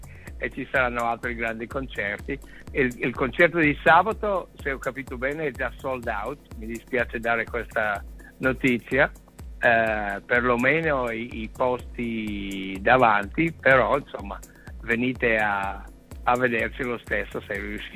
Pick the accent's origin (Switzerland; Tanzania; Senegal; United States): United States; Italian is a second language; sono americano, faccio fatica.